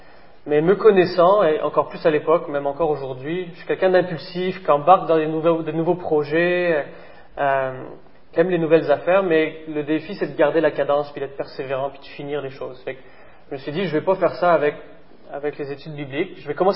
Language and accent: French; France; born there; j'ai 29 ans … je suis né en France, dans une famille chrétienne